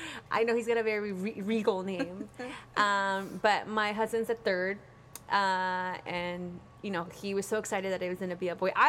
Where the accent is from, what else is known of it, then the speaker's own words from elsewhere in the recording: Oaxaca, Mexico; We grew up in Mexico.